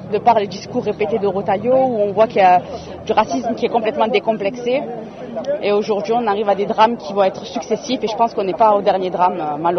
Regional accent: Marseille, Provence-Alpes-Côte d'Azur, France; Moi, je suis algérienne et française. Je suis binationale, maghrébine, musulmane, française et marseillaise.

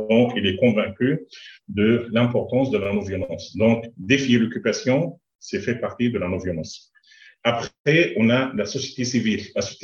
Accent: Gaza Strip, Palestine; je suis obligé à parler de Gaza parce que je suis citoyen de Gaza

